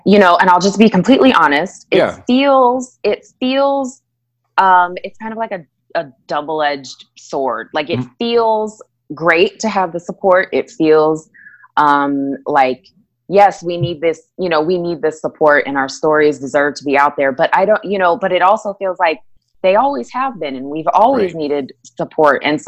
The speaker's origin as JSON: {"language": "English", "town": "Anchorage", "region": "Alaska", "country": "United States", "tie": "born or raised there", "also_born_or_lived": "Kansas", "lives_now": "Texas, United States", "said": "I was born in Kansas, but I was raised in Anchorage, Alaska, which is random. And, I grew up there, and then I met my partner there, and then we moved to Georgia. and then we moved to Colorado, and now we're in Texas."}